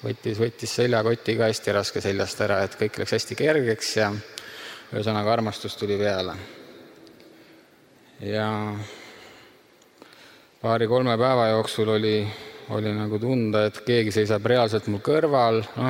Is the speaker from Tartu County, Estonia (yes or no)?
no; Tallinn, Harju County, Estonia; sündinud ja kasvanud Tallinnas, mitte kristlikus perest pärit